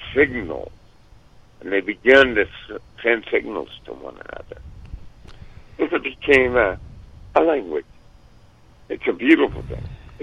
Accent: San Francisco, California, United States; born there; Yeah, I'm white. I was born in San Francisco.

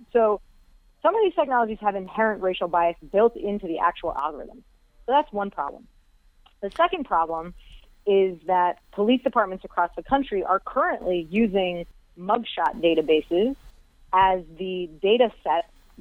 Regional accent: Massachusetts, United States; A number of states, including Massachusetts, my home state, have now legalized recreational cannabis use.

